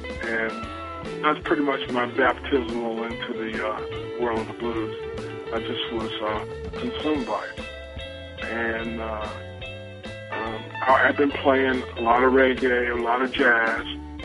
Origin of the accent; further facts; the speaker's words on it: North Carolina, United States; I came from Eastern North Carolina, which is known for black gospel. It's actually ground zero, pretty much, for gospel.